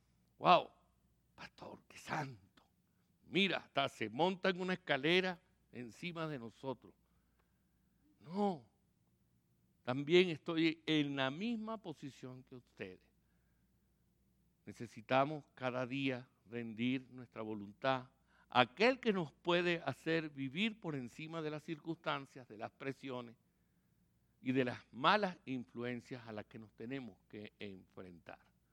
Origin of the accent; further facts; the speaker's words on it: Venezuela; un ciudadano respetable y honorable en mi país, Venezuela. Y mientras estoy aquí como turista, cuando visito a mi familia aquí en los Estados Unidos.